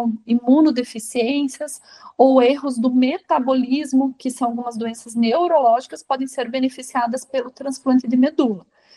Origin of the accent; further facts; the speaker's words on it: Brazil; É mais difícil para nós, como brasileiros